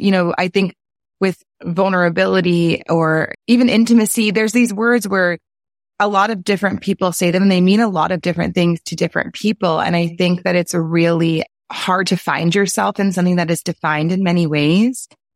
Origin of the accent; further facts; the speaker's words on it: New Orleans, Louisiana, United States; a really soulful experience of growing up in New Orleans.